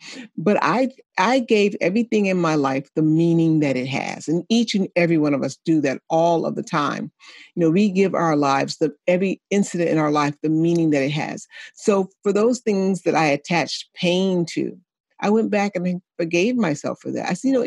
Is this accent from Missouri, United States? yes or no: no; Chicago, Illinois, United States; I grew up born on the South Side of Chicago and had grew up into poverty and had some bouts of homelessness